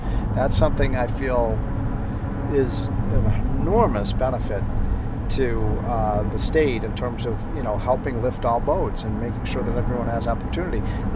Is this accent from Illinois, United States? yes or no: yes; Illinois, United States; Now, I come from a high tax state. I come from Illinois, but I also worked in New York.